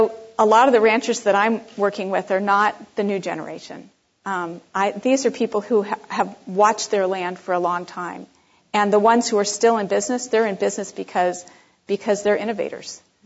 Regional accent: California, United States; that I grew up with in Southern California.

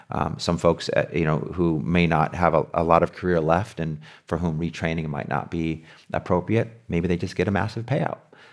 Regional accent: La Paz, California, United States; I grew up in La Paz in the headquarters of United Farm Workers of America. My dad worked in the front office with Cesar Chavez, my mom in the preschool with Dolores Huerta. We were there in the early 70s. We lived in a trailer.

